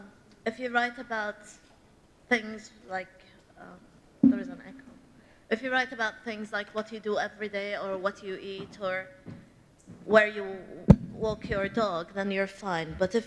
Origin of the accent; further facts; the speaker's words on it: Bahrain; I come from Bahrain. Bahrain is a very, very tiny country.